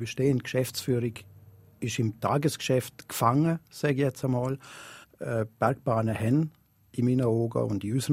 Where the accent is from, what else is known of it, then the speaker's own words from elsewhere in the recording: Liechtenstein; Also ich bin ja gebürtiger Liechtensteiner, bin ja da aufgewachsen, habe da Skifahren gelernt